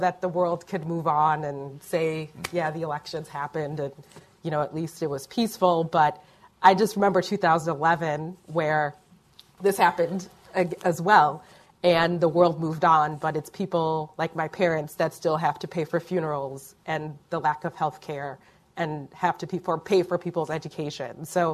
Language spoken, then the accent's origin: English; United States; And especially also being American, as a country that touts, wanting to stand for democracy and justice.